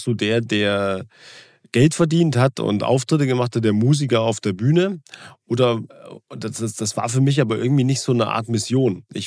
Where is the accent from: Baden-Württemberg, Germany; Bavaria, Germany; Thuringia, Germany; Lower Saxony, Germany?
Thuringia, Germany; born there; weil ich gebürtig aus Ivt da komme. Das ist ein Ort in Thüringen